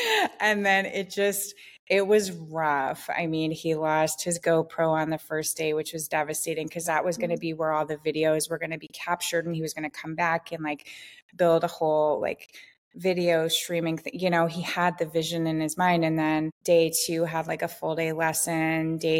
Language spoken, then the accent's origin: English; Vermont, United States; the Green Mountains are sort of in between where I grew up in the Vermont area.